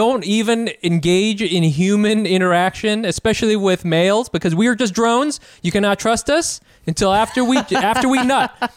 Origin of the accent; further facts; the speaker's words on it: China; moved away; When I was growing up in China, Asian boys, okay? And then when I moved here, white dudes